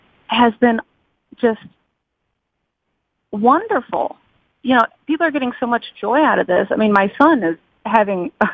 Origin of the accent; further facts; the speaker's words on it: Michigan, United States; moved away as an adult; we're from Michigan, so we moved, you know, 450 miles away from everybody to come here.